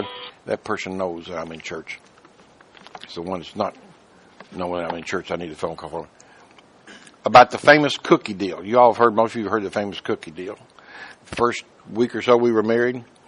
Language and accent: English; Scotland, United Kingdom; Aren't you Scottish? I'm Scottish.